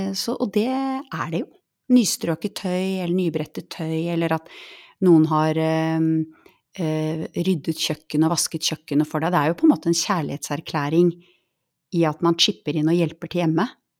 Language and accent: Norwegian; Bærum, Akershus, Norway; hjemme i Bærum